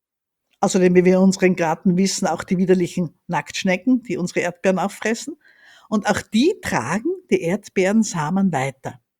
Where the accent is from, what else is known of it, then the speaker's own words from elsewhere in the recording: Graz, Styria, Austria; Ich bin in Graz aufgewachsen. Das ist die zweitgrößte Stadt in Österreich, so circa 200 Kilometer entfernt von Wien.